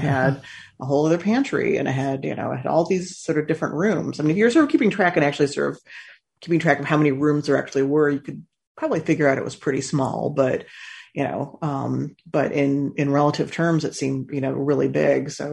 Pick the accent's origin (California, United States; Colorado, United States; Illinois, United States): Illinois, United States; Chicago; I grew up in the Chicago area. So in Illinois